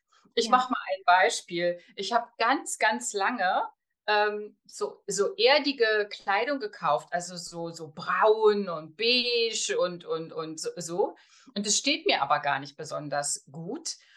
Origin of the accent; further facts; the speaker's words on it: Berlin, Germany; born there; ich bin 53 Jahre alt und wohne, lebe in Berlin. Das ist auch meine Geburtsstadt, hier bin ich auch geboren.